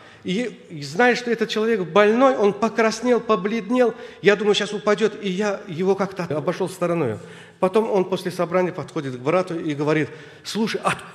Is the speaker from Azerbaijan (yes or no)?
yes; Azerbaijan; Я сам из Азербайджана